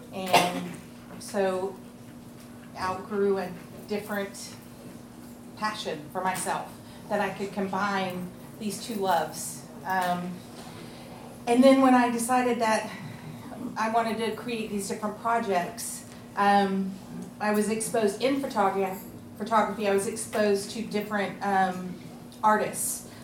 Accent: Turkey; growing up in Turkey, that's what we were exposed to. We were exposed to different cultures.

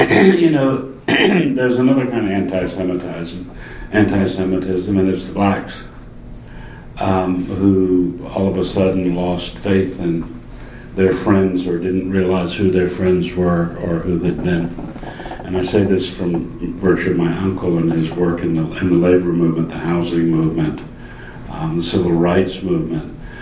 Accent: Beaufort, South Carolina, United States; also born or lived in Columbia; Growing up in Beaufort, growing up in Columbia is a different thing.

